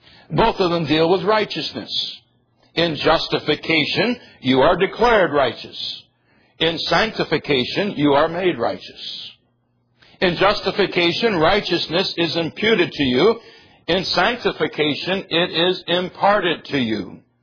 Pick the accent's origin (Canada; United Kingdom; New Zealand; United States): United Kingdom; England; So I just say AI because I'm English and not Jewish.